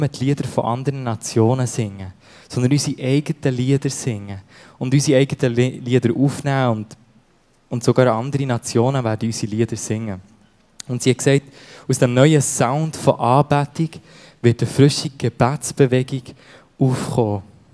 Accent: Steffisburg, Bern, Switzerland; bin verheiratet mit dieser wunderbaren Frau hier, mit der Madeleine. Ich bin aufgewachsen in der Gemeinde vor Christus, gerade hier in Steffisburg

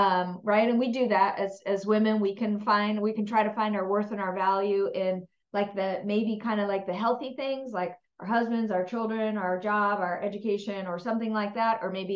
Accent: San Clemente, California, United States; Okay, so we currently live in right outside of Austin, Texas. We are from San Clemente, California. So the transition going from a beach community and being a beach girl my whole life and moving to Central Texas

